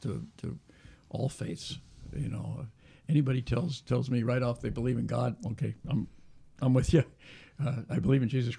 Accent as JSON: {"language": "English", "town": "Davis", "region": "California", "country": "United States", "tie": "born or raised there", "said": "I grew up in Davis, so I've been there since it was a small town"}